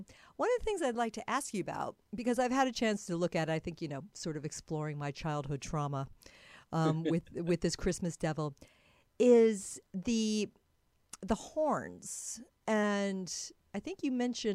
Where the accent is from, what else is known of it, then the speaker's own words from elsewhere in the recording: Austria; because I grew up in Austria